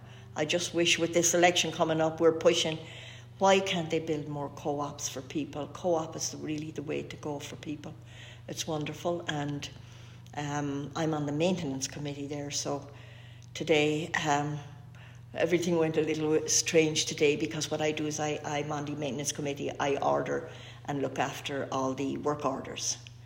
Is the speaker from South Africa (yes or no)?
no; Ireland; now in Canada; I came from Ireland, so my traveling was mostly back to Ireland.